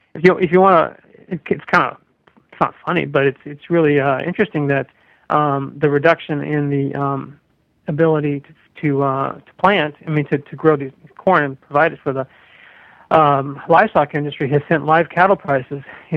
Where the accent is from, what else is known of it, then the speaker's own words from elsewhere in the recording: Seattle, Washington, United States; when you hear about cities like my hometown of Seattle trying to raise the minimum wage to $15 for all workers